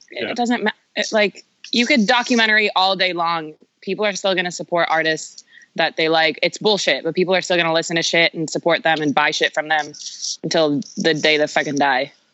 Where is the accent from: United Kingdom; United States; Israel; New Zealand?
Israel; I didn't know a lot of the stuff growing up in Israel.